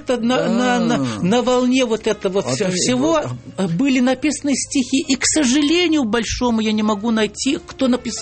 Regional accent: Pochep, Bryansk Oblast, Russia; вот из города Почепа. Это мой родной самогород, это моя малая родина.

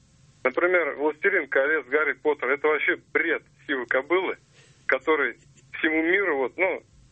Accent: Kazan, Tatarstan, Russia; я из Казани.

